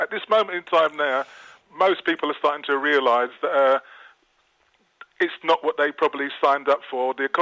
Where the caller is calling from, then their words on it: Cordoba, Andalusia, Spain; from Cordoba.